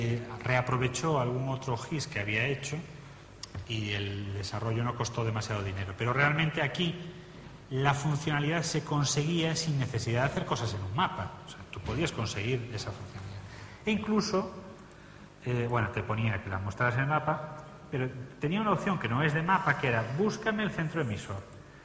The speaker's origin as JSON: {"language": "Spanish", "town": "Pontevedra", "region": "Galicia", "country": "Spain", "lives_now": "Cangas, Spain", "said": "yo soy de Pontevedra y vivo en Cangas, voy a poner el mismo ejemplo otra vez, y realmente estoy en la parroquia de Coiro y en el lugar de Pedreira."}